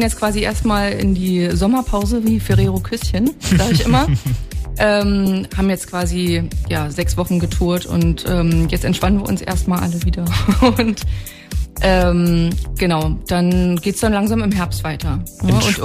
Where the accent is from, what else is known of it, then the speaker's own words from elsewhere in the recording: Potsdam, Brandenburg, Germany; now in Berlin, Germany; Also ich bin in Berlin geboren, dann mit 2, 3 hier nach Potsdam gegangen und dann nach der Schule wieder zurück nach Berlin.